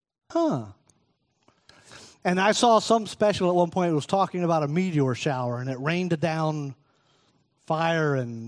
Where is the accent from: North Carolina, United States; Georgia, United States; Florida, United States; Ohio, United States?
Florida, United States; And I'm from Florida. Still not sure what to do with that.